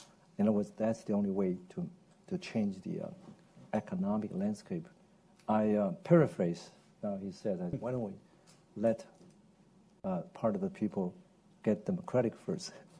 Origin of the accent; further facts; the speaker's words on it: Hong Kong; born there; Well, I'm sure you know that I was born in Hong Kong. My parents actually came to Taiwan first, and then later on they went to Hong Kong, and I was born there.